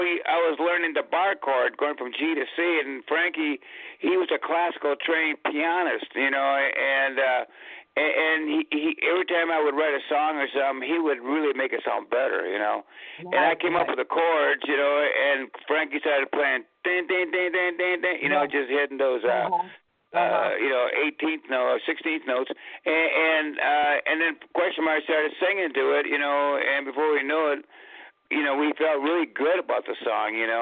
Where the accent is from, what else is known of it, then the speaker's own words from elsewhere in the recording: Michigan, United States; and I grew up here in Michigan. And we all basically lived under those kind of situations.